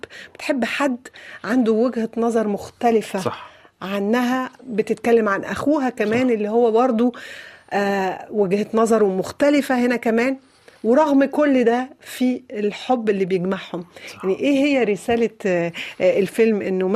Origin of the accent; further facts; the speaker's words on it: Lebanon; born there; مش بس عشان أنا مولودة في لبنان وبحس إنه البلد ده بلدي في نفس الوقت